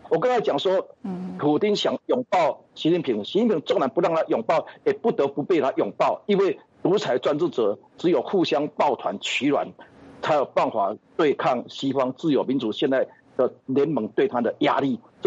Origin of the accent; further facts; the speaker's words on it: Taiwan; 在我台湾人的角度，